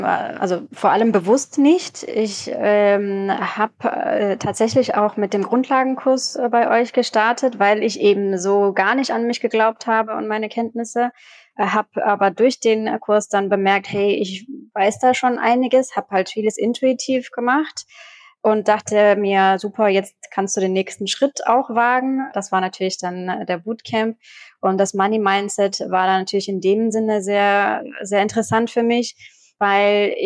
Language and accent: German; Germany; now in Greece; ich bin in Deutschland aufgewachsen, sind dann mit meinen Eltern nach Griechenland gekommen, bin 32 Jahre alt, habe hier studiert